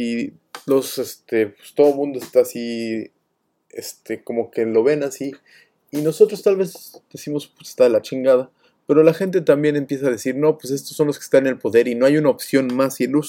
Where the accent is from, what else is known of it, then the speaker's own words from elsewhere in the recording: Mexico; moved away as an adult; teníamos que sacar visas siendo mexicanos